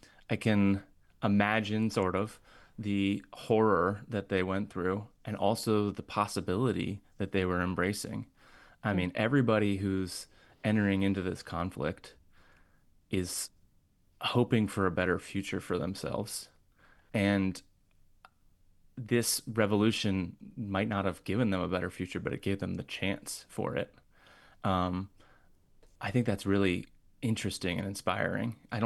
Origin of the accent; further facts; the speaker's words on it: Virginia, United States; And I grew up in Virginia, so, you know, I learned about Pocahontas